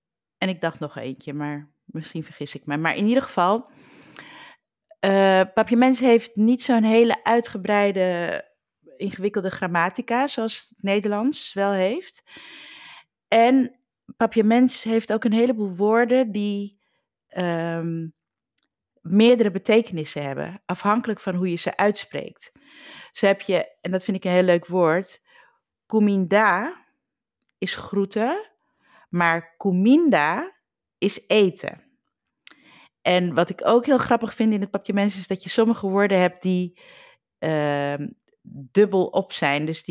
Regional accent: Curaçao; born there; Ik ben op Curaçao geboren.

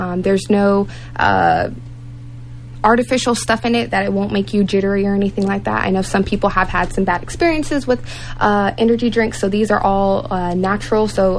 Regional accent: Fort Hood, Texas, United States; I'm from Fort Hood, Texas, so a little over an hour from here.

